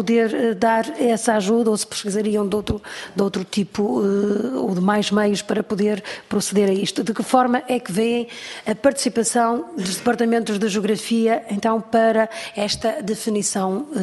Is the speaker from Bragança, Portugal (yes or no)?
no; Porto, Portugal; que também sou do Porto, sou eleita pelo Porto.